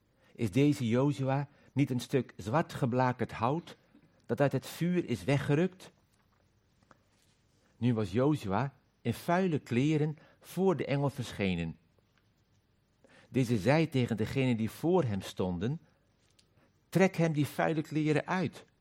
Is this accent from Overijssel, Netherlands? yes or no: no; Koudum, Friesland, Netherlands; In een klein dorpje, Koudum, in de zuidwesthoek van Friesland, te midden van boerderijen en weilanden. We waren een groot gezin. Ik was de jongste van 10 kinderen.